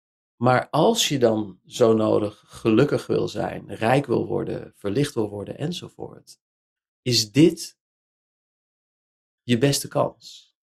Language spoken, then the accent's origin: Dutch; Netherlands; jij bent donker, ik ben licht, jij bent moslim, ik ben christen, jij bent Afrikaan, ik ben Nederlander, dat was er allemaal helemaal niet meer